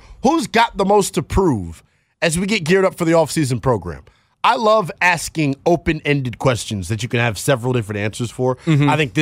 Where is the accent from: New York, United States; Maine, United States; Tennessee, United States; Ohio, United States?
Tennessee, United States; Memphis; Like I'm from Memphis.